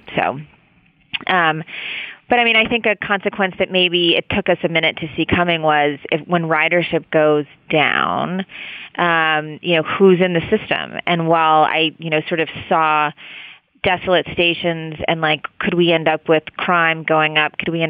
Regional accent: West Virginia, United States; And, you know, I'm from West Virginia, so I grew up like in a coal state

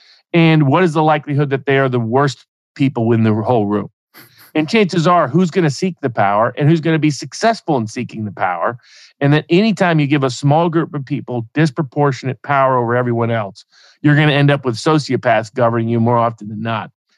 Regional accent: Tennessee, United States; in part growing up in, you know, the evangelical Protestant tradition, growing up in Tennessee

